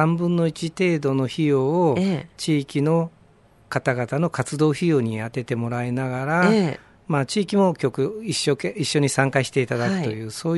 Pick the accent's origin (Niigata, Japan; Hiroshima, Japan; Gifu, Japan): Gifu, Japan; Ena; 私の地元のエナではですね、